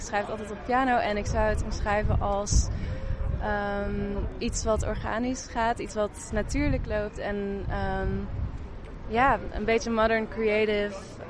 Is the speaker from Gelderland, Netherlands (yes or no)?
no; Eindhoven, North Brabant, Netherlands; now in Tilburg, Netherlands; En ik woon in Tilburg, daar heb ik ook gestudeerd. Ik kom uit Eindhoven